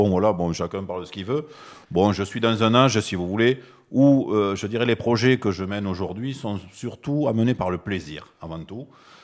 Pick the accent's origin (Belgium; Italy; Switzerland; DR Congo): Italy; now in Toulouse, France; bon je suis italien comme mon nom peut le laisser présumer.